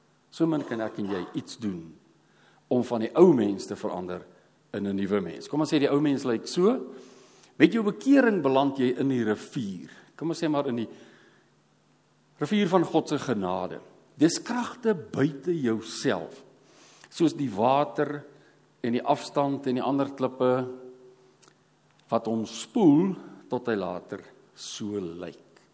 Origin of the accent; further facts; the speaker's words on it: Struisbaai, Western Cape, South Africa; Ek kom van Struisbaai af